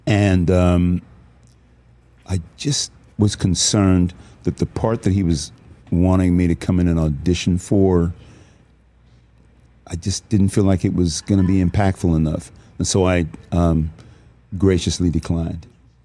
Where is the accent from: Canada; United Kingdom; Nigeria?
United Kingdom; England; born or raised there